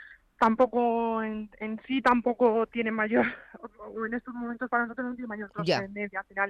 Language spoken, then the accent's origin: Spanish; Toledo, Castilla-La Mancha, Spain; de todo el pueblo donde nosotros somos, de aquí de Toledo